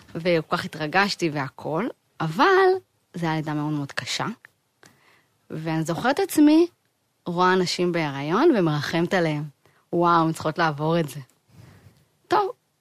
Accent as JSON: {"language": "Hebrew", "town": "Jerusalem", "region": "Jerusalem District", "country": "Israel", "tie": "born or raised there", "said": "גדלתי בירושלים, התחתנתי עם בני ברק, עם בן יחיד."}